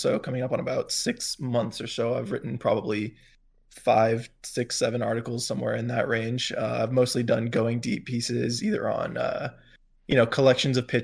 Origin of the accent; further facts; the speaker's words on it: Florida, United States; I grew up sort of around that area, not exactly in the Tampa St. Pete area, but close enough.